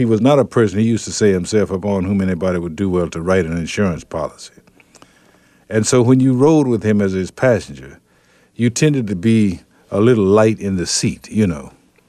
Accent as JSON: {"language": "English", "town": "Henning", "region": "Tennessee", "country": "United States", "said": "You know, I was and I am a Methodist, and I'm from Henning, Tennessee"}